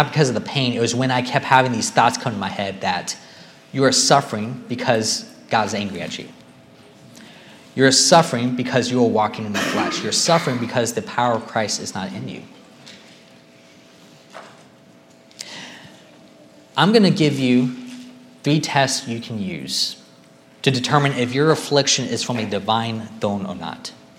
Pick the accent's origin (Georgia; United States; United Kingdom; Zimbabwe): Georgia; English is a second language; she loved my accent. And she asked where I was from, and when I told her I was from Georgia, I was met with a blank stare, and she told me she didn't know where that country was.